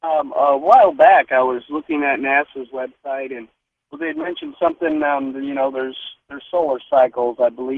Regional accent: Minnesota, United States; now in Mississippi, United States; There's been times, see, I grew up in Minnesota, and there's been countless times this year where I look at the weather

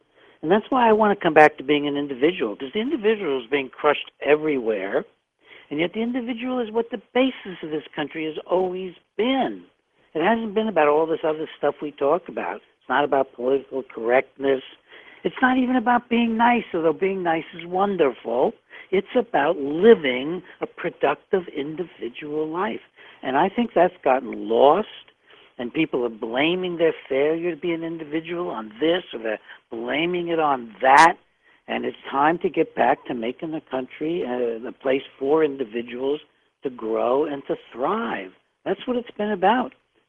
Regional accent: United States; I'm an American. I'm glad to be an American.

